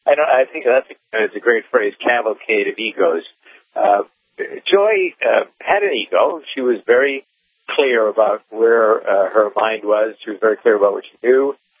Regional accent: Boston, Massachusetts, United States; I'm from Boston.

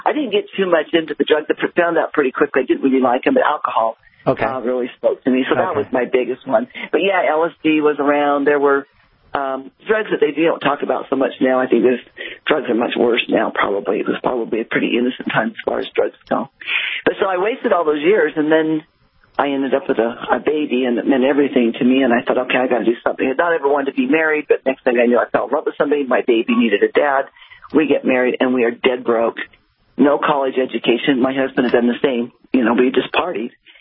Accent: Idaho, United States; Idaho, mostly in Idaho. Yeah, mostly in Idaho.

